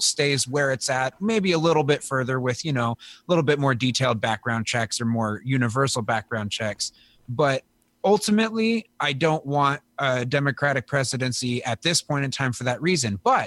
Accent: United States; See, I am an American, and so I really don't want Donald Trump to win

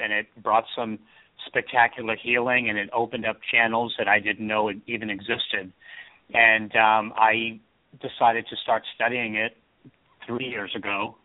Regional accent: Boston, Massachusetts, United States; And I am originally from Boston, and I moved out here in 1993

